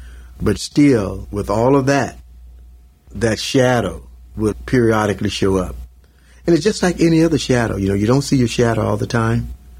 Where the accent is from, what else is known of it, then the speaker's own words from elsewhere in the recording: Mississippi, United States; And even as a kid growing up in Mississippi, I wanted to go there.